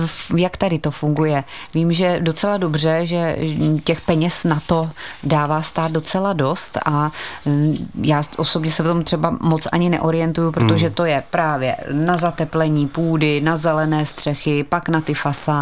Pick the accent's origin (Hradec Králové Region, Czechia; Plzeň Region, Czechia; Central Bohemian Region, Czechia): Hradec Králové Region, Czechia; Hradec Králové; protože pocházím od Hradce Králové